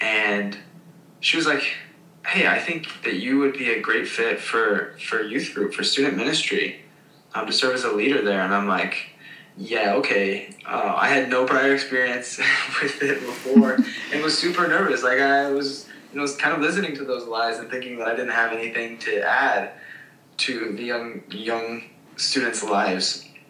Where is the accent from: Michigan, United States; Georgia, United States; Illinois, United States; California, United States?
Michigan, United States; also born or lived in Northwest Indiana; So I moved from Southwest Michigan to Northwest Indiana, attended college there, and got connected to a church very quickly, but wasn't even as involved in the church here as I was back home.